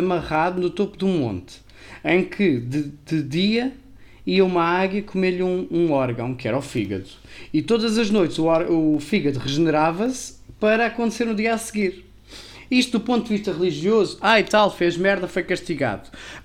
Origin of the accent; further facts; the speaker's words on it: Portugal; born there; como nasci em Portugal sou cristão.